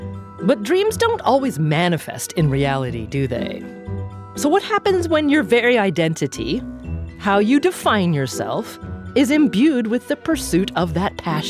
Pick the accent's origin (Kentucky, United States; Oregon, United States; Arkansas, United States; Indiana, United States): Oregon, United States; Corvallis; My hometown of Corvallis, Oregon, used to have a summer science and art festival called Da Vinci Days.